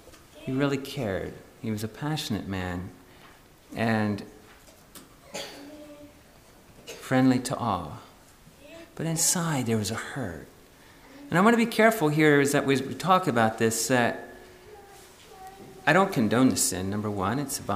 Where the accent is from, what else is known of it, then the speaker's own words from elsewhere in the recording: Kentucky, United States; also born or lived in Pennsylvania, United States; I was born in Pennsylvania, and don't know a lot about that, but what we do know is in Kentucky. We moved to Kentucky in 1979, and just a little old house.